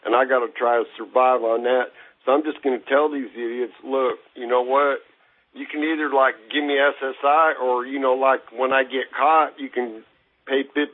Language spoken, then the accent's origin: English; California, United States; now in Tennessee, United States; I grew up in California, so I could probably, you know, go there and, you know, get signed up pronto